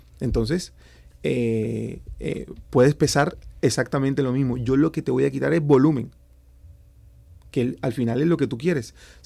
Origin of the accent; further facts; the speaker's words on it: Barranquilla, Atlántico, Colombia; now in Ourense, Spain; Yo, aunque soy barranquillero, colombiano de pura cepa, me considero orensano porque tengo mi mujer que es orensana, tengo dos niños preciosos que son gallegos, me considero orensano